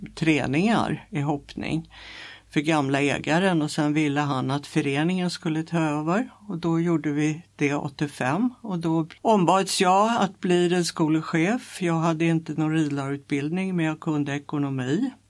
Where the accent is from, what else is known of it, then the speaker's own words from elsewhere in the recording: Enskede, Stockholm County, Sweden; Jag är född i Enskede. Uppväxt där.